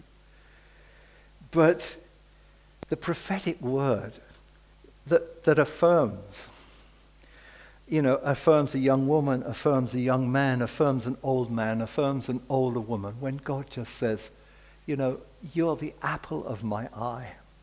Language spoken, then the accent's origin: English; United Kingdom; And as British people, we need that.